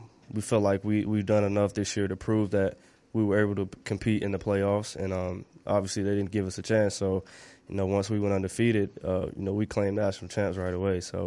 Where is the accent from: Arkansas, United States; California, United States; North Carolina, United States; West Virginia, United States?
North Carolina, United States; New Bern; from New Bern, North Carolina, small town.